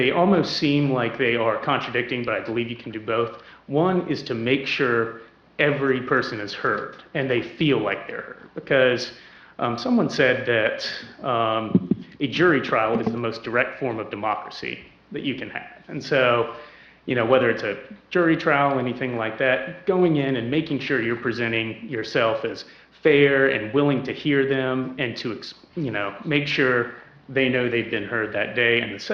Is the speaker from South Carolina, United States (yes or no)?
yes; Mount Pleasant, South Carolina, United States; I am. I was born and raised here in Mount Pleasant. Was proud to say that I went to Wando High School.